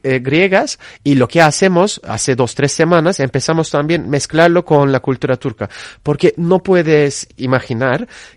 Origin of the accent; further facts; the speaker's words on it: Turkey; Spanish is a second language; Yo soy turco.